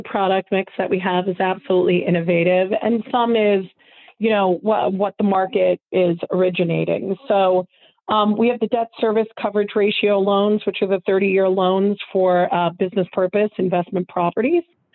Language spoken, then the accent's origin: English; New York, United States; you know, I grew up in New York as an example.